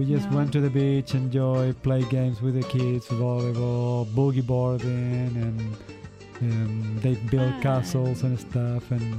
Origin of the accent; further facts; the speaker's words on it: Chile; three families from Colombia, we are from Chile, and another family from Mexico.